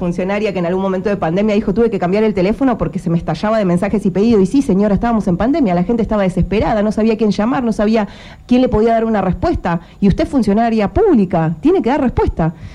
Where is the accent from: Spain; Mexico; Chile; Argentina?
Argentina; Tierra del Fuego; Yo soy fueguina, amo profundamente esta ciudad